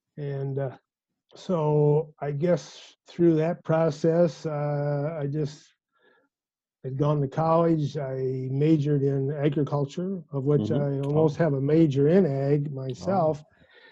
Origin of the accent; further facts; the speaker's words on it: Annawan, Illinois, United States; Well, I was raised on in around Annawan, Illinois, on a rural farm, family farm, the oldest of five sons, and a fifth generation farm boy.